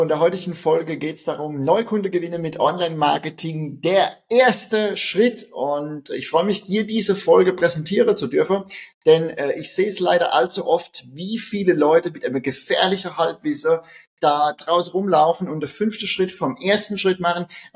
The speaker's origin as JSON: {"language": "German", "region": "Rhineland-Palatinate", "country": "Germany", "accent": "Palatine"}